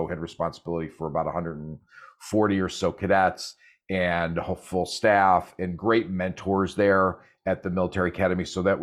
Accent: Buffalo, New York, United States; I'm actually originally from Buffalo, New York. So I mean, I'm a Buffalo Bills fan. When you're born in Buffalo, even if you leave, you have to remain a Bills fan.

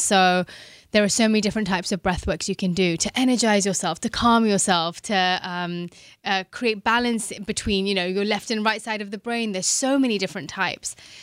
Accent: London, United Kingdom; So I grew up in London. I come from an Indian family.

